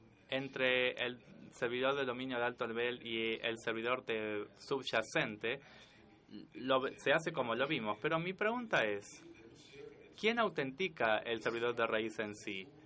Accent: El Salvador; de El Salvador. Estamos pensando en eso.

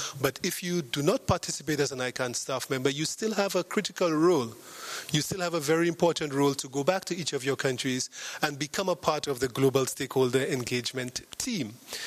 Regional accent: St. Lucia; when people ask me, where are you from? I never say I'm from St. Lucia, I say I'm from the Caribbean.

